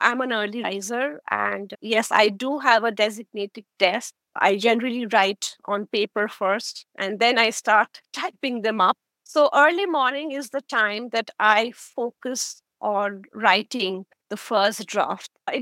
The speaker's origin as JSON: {"language": "English", "country": "India", "moved": "as an adult", "said": "Yes, I'm from India. I came when I was 26."}